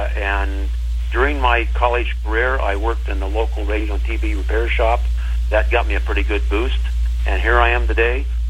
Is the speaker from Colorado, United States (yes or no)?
no; Los Angeles, California, United States; Back during World War II, I was a kid growing up in Los Angeles